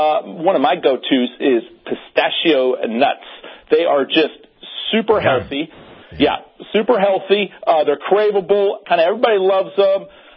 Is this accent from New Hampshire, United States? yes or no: yes; New Hampshire, United States; I'm from New Hampshire, so I'm a New England guy myself.